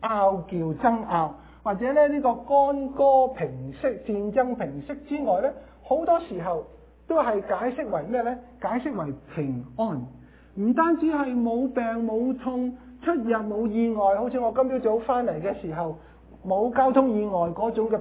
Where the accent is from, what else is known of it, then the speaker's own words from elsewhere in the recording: Hong Kong; 我们香港人所说的 bumper 应该是 bumper